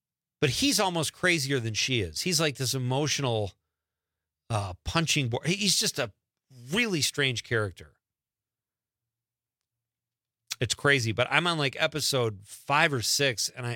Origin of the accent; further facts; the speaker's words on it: Marinette, Wisconsin, United States; There is a Bigfoot convention in my hometown of Marinette, Wisconsin.